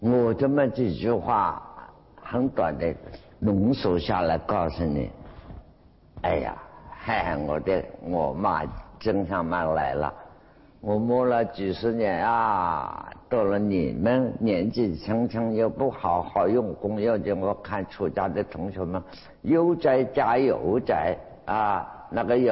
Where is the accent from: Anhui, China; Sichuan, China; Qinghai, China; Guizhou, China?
Qinghai, China; 第三部就是我们青海人到西藏成就的